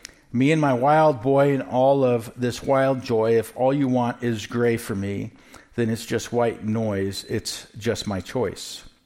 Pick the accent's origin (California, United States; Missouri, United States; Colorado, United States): Missouri, United States; Where I grew up in Southwest Missouri, there was a popular guy